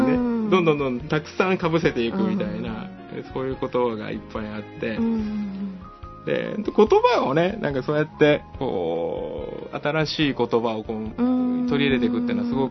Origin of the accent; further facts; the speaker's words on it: Nagoya, Aichi, Japan; accent: Nagoya dialect; also born or lived in Kumamoto; そう、僕本当は名古屋弁なんですよ